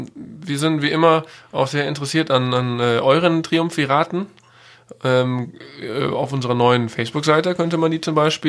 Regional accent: Germany; aus meiner Heimat, aus Deutschland, dem Bereich Augsburg

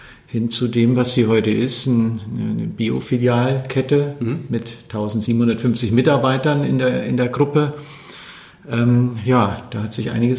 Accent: Bavaria, Germany; wo ich herkomme, eben im Wichtelgebirge, den, kann man heute sagen, Dorfversorger, ja, 1400 Einwohner-Ortschaft mit angeschlossener handwerklicher Fleischerei.

